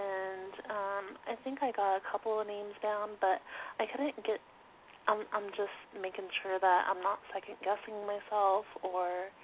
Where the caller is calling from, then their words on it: Texas, United States; I am calling from Texas.